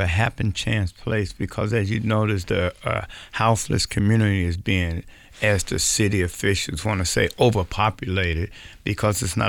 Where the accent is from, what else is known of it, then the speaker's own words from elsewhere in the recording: Chicago, Illinois, United States; My hometown.